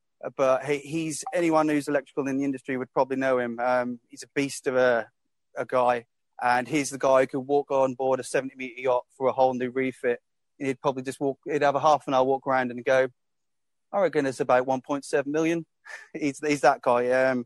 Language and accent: English; United Kingdom; Obviously, me being a British, probably about 24, 25 at the time, was like, hell yeah, I'm in.